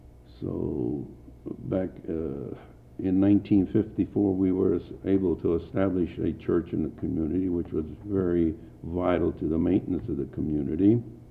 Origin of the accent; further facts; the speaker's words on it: Lincoln Place, United States; The Armenian community was a very close-knit community, and it was really enjoyable growing up in Lincoln Place because in the early years, in the 30s, we were set apart from the rest of the community.